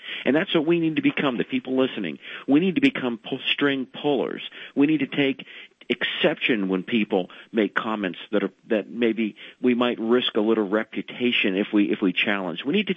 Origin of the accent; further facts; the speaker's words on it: United States; I'm an American. I love this. I love the Constitution of the United States.